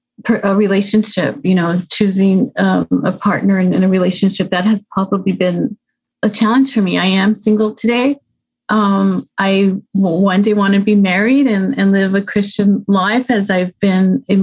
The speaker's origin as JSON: {"language": "English", "town": "El Paso", "region": "Texas", "country": "United States", "tie": "born or raised there", "said": "I grew up in El Paso, Texas, which is a border town right next to Mexico. So right across the border, and really you could see it, you know, from where we lived, was, you know, a third world country."}